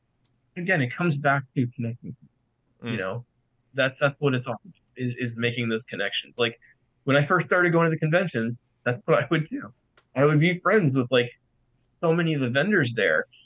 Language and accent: English; New York, United States; I mean, Andy, I'm from New York.